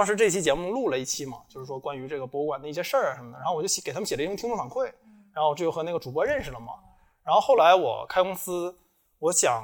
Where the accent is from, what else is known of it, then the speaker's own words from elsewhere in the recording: Northeast China, China; 但我们东北人打电话基本上所有人都能听懂。